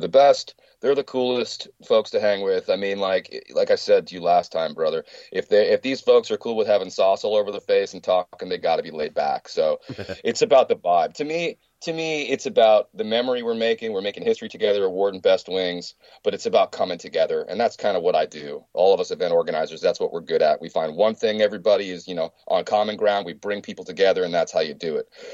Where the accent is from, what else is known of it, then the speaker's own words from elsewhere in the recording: Oceanside, United States; this is, look, Oceanside is my hometown, man.